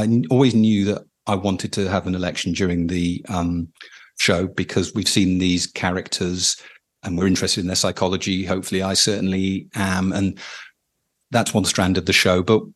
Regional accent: United Kingdom; especially as a British person

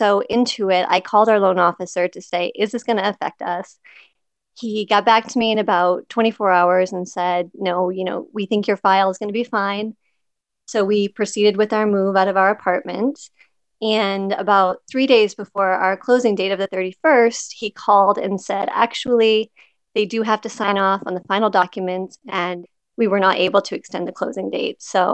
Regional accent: Calais, Maine, United States; I'm from Calais, Maine, and I'm a web designer.

